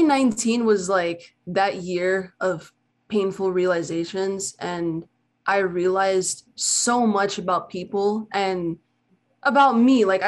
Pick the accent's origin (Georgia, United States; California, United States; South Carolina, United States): California, United States; Wildomar; I'm from Wildomar. No one knows where the fuck Wildomar is.